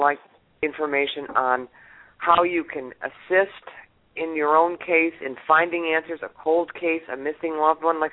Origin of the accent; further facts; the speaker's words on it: Illinois, United States; You know, we both read the book, and I'm from Illinois.